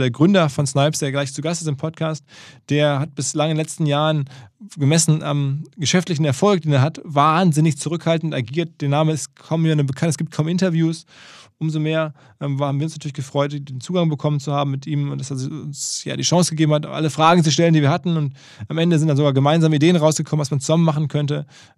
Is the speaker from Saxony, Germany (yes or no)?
no; Essen, North Rhine-Westphalia, Germany; übrigens in Essen, meiner Heimatstadt